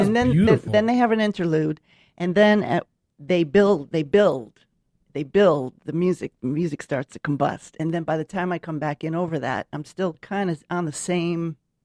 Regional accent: Providence, Rhode Island, United States; also born or lived in Queens; Well, I was born in Queens, but I was brought up in Rhode Island, and in Providence, Rhode Island, it was very mafioso.

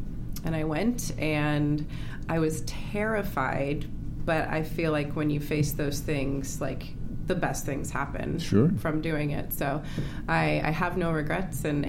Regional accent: California, United States; moved away as an adult; because I came from Northern California with my family, and it was just me and my mom, my sister, and my dad, and moved away at 18 to live in the dorms.

